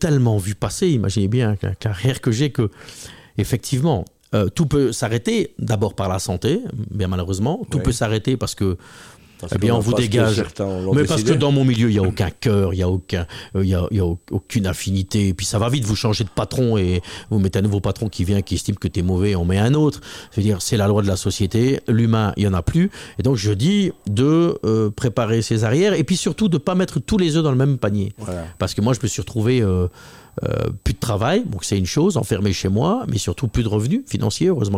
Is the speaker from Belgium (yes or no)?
yes; Belgium; Et donc, on est Belge.